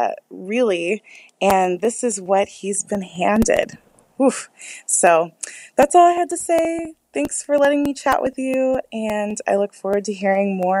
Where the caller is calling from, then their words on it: Phoenix, Arizona, United States; I'm calling from Phoenix, Arizona.